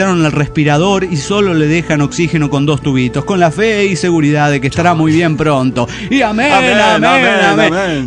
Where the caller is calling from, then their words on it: Mexico City, Mexico; de Ciudad de México.